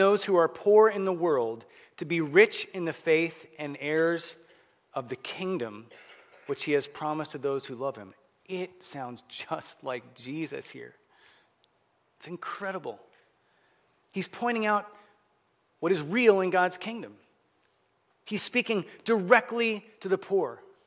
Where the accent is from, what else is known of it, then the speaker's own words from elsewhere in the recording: Chicago, Illinois, United States; I grew up in Chicago. We didn't have fire ants.